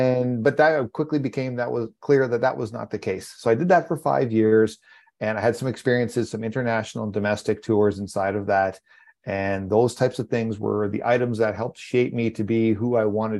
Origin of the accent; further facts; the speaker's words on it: Canada; I'm a Canadian